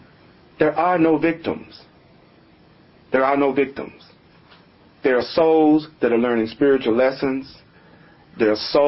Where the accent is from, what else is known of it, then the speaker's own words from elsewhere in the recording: the South, United States; I learned some great lessons growing up in the South in the 50s, 60s, and 70s.